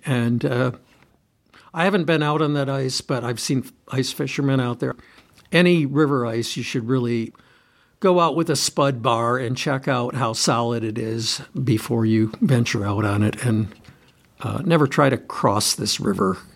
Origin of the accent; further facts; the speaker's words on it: Traverse City, Michigan, United States; I grew up in Traverse City in the northwest part of the Lower Peninsula on the west side of the state. And so we had a lot of lake effect snow there.